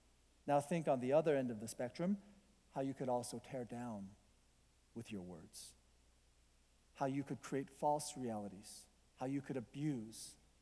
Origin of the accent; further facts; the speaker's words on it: Colorado, United States; I grew up here in Colorado. I have one older brother.